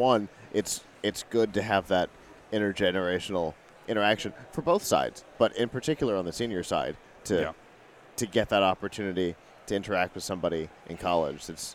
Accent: Tampa, Florida, United States; We're from Tampa.

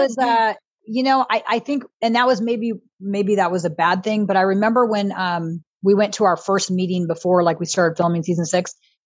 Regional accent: California, United States; I think I'm one of the few people that was born and raised and grew up right here in Orange County.

